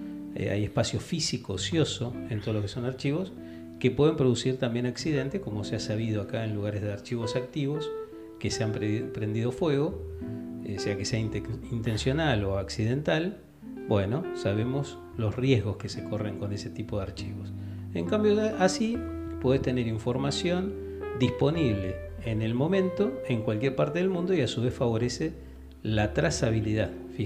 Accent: Argentina; born there; Nosotros nacimos acá en Argentina

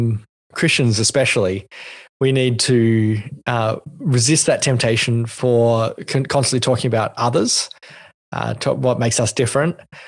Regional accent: Australia; Yeah, and I think as an Australian, and John, you'd have experience with this from your time in Scotland

